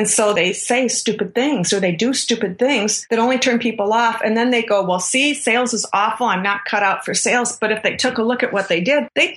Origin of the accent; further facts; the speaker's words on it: Minnesota, United States; Now, I'm from Minnesota. I get to say, you betcha.